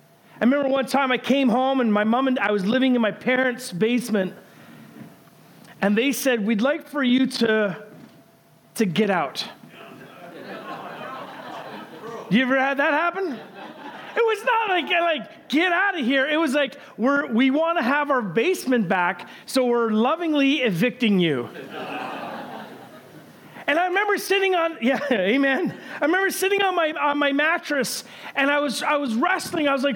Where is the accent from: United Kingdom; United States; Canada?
Canada; growing up in Canada … was a punk band.